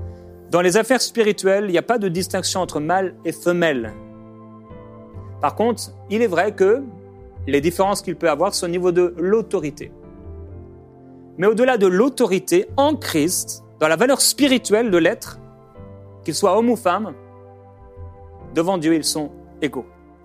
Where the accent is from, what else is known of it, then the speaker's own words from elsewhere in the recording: Brittany, France; Je suis et je viens de la Bretagne et les Bretons sont têtus.